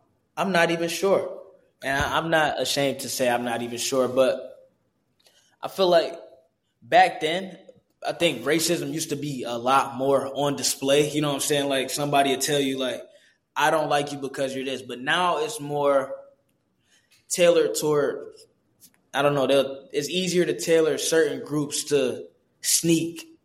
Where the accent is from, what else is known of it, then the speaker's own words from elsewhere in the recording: Detroit, Michigan, United States; because growing up in Detroit, that's not easy.